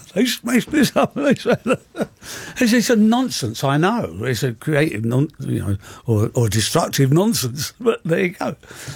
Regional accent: Chiswick, London, United Kingdom; also born or lived in Shepherd's Bush; It was a house we grew up in Chiswick. I lived there from the age of 11. I moved from Shepherd's Bush to Chiswick.

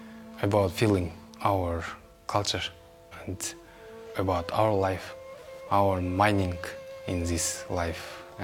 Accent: Kyrgyzstan; English is a second language; I'm from Kyrgyzstan.

